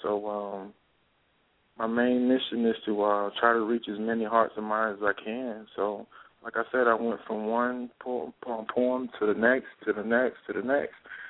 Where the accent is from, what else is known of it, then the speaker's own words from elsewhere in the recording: Atlanta, Georgia, United States; born there; Well, I was born in Atlanta, Georgia, is where I reside.